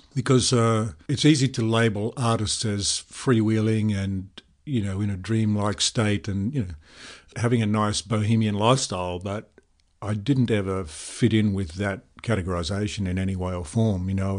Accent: Brisbane, Queensland, Australia; And I was a boy from Brisbane, which at the time was the biggest country town in Australia. And I loved that. I loved Brisbane growing up there.

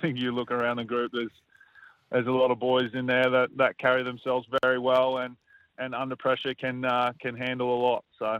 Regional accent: Australia; as Australian

